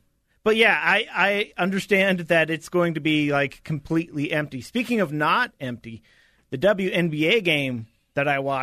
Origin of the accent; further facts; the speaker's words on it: New York, United States; now in New Orleans, United States; So I know I'm from New York, but I'm going to say y'all, and I'm going to have a little accent because I'm down here in New Orleans.